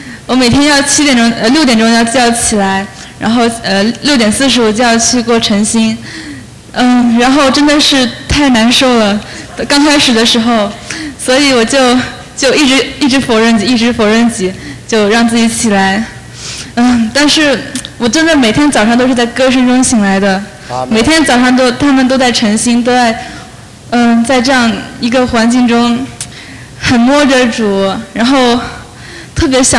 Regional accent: Ames, Iowa, United States; 我是来自 AMES 的

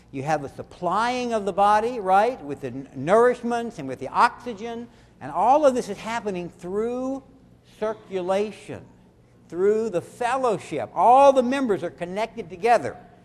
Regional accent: Louisiana, United States; I'm from South Louisiana, so I always say everything kind of funny.

